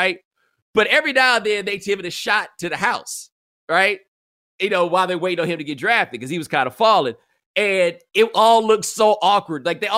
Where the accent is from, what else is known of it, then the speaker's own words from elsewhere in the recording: Nigeria; Nigerians are the most exceptional people in the world. Whether you mean that in a good way or a bad way, we are the most, like, everything that happens in Nigeria is exceptional.